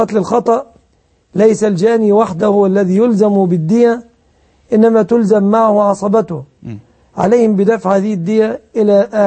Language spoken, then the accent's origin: Arabic; Egypt; في بعض البلاد عندنا في مصر يقدرونها بتقديرات فتاوى الأزهر